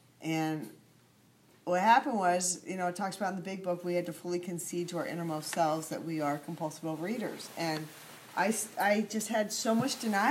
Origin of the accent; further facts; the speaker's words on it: Oakland, California, United States; I'm ready, and I'm from Oakland.